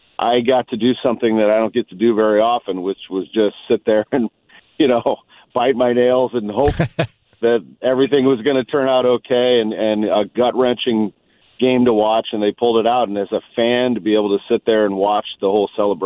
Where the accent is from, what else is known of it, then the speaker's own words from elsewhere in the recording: St. Louis, Missouri, United States; I cover a lot of sports, and I'm from St. Louis.